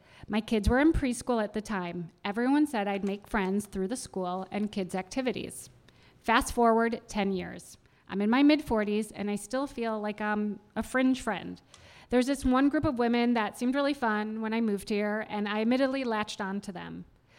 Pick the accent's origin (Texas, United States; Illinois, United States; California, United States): Illinois, United States; Northbrook; I'm from Northbrook, so shout out to you Northbrook people.